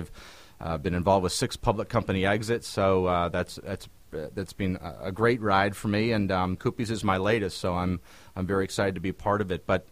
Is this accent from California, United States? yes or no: yes; Ventura, California, United States; Well, I grew up in Ventura, went to Buena High School, played soccer for Buena, and got my degree from Loyola Marymount University in Los Angeles